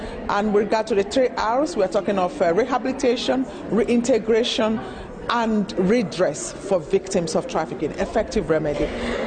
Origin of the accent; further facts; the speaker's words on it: Nigeria; I'm a Nigerian